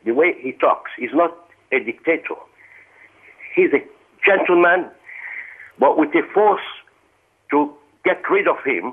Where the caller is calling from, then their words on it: Bedford, East of England, United Kingdom; I'm from Bedford, actually.